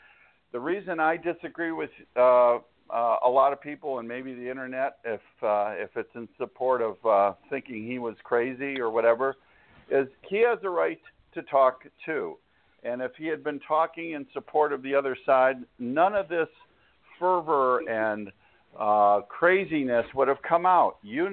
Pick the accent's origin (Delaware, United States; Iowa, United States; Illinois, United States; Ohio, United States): Illinois, United States; Chicago; That's my hometown. That hurts me a lot to see Chicago held up as a poster child for all the wrong things.